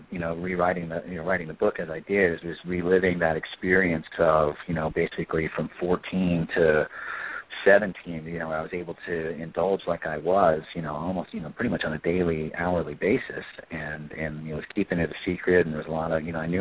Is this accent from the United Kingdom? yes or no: no; Los Angeles, California, United States; growing up in Los Angeles at that time, so that part's complicated.